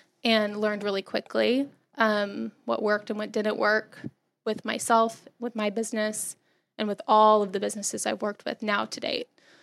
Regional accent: Texas, United States; I grew up in Texas.

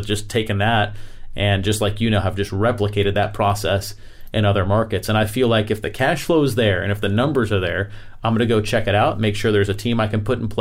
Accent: Florida, United States; I mean, I'm from Florida. And yes, I think it's really cold in Michigan, you know?

